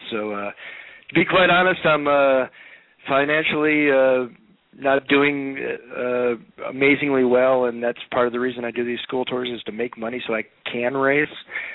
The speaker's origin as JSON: {"language": "English", "town": "Chicago", "region": "Illinois", "country": "United States", "tie": "born or raised there", "said": "my, you know, football player that I grew up with in Chicago."}